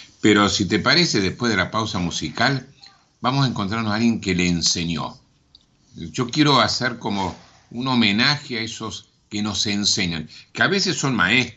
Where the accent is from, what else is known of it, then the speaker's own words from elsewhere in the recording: Buenos Aires, Argentina; tenemos a veces vocación de tango los porteños